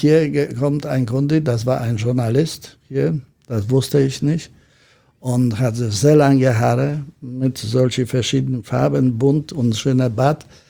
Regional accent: Gdańsk, Pomeranian Voivodeship, Poland; German is a second language; now in Hamburg, Germany; Nein, ich komme aus Danzig. Und dann mein erster Schritt nach Deutschland, ich bin gelandet in Bonn.

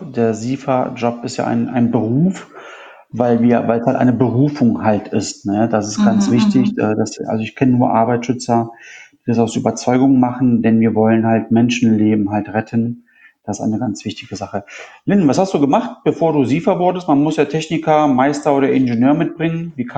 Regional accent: Italy; Ich bin aus Italien.

